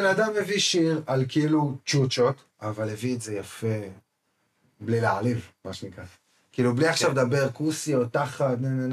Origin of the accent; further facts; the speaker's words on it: Jerusalem, Jerusalem District, Israel; אני בתור ירושלמי שומע את השיר הזה בתיכון.